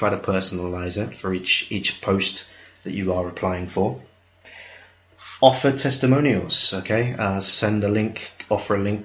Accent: United Kingdom; Although I'm British, I would actually say put the generic US English, okay?

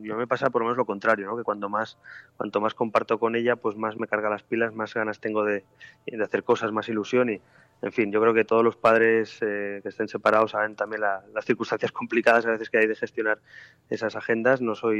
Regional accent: Spain

